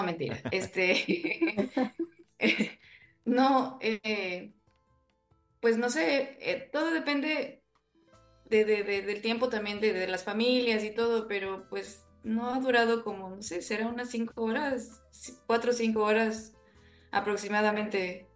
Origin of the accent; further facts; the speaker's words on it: Ecuador; todos los eventos que hemos realizado como ecuatorianos